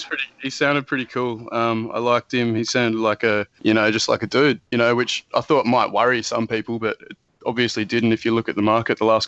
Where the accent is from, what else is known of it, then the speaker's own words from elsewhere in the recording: Tasmania, Australia; I'm 23. I'm from Tasmania, Australia.